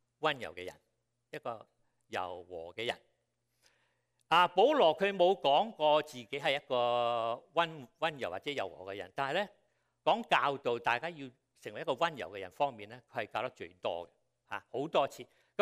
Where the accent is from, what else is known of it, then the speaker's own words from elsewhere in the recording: Guangdong, China; 我哋廣東人就啲形容詞咧就好生動嘅，叫做冇腰骨。